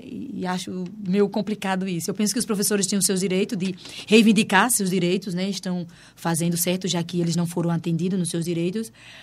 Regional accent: Northeast Region, Brazil; eu sou brasileira do Nordeste. Nordeste, nós temos muito de África, né? Nós do Nordeste. Sergipe, Bahia, Pernambuco, Fortaleza. Nós temos muito essa força, nós temos muitos. Originalidade. Eu, por exemplo, eu sou dos meus antepassados angolanos.

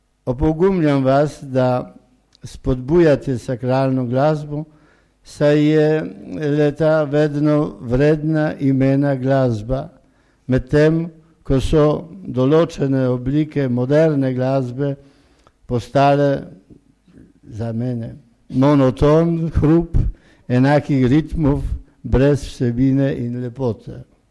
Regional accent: Poland; Slovenian is a second language; Pri nas kot duhovnik sem odraščal v cerkvi na Poljskem

